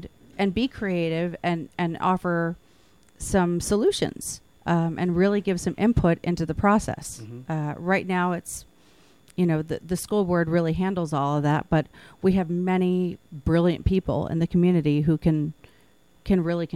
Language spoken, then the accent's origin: English; Hudson, United States; Well, I was born and raised in Hudson. I left for 20 years nearly and came back in 2008.